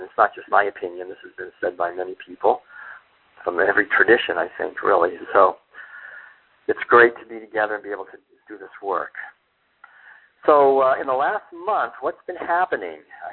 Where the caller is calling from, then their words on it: Cincinnati, Ohio, United States; So I'm calling from Cincinnati, and that's an unusual situation because normally, as you all probably are aware, we're based out in Northern California.